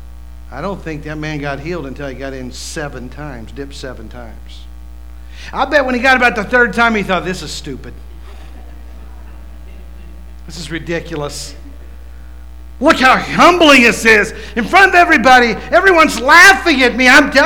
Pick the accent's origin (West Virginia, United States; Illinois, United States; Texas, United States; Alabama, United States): West Virginia, United States; My plan was that I was going to reach my community in my hometown where I grew up in West Virginia.